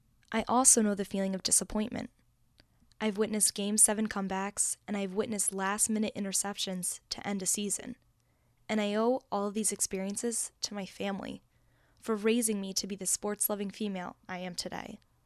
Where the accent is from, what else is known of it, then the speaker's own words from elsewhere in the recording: New Jersey, United States; I grew up in South Jersey, a part of the United States where there isn't one set team for any sport. I was an hour and a half outside of Philadelphia, as well as New York City.